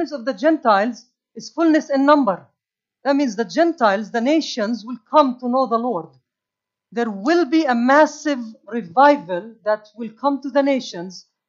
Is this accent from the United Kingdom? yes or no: yes; United Kingdom; we as British people, how are we going to be part of this? I believe that England will have a great part of this.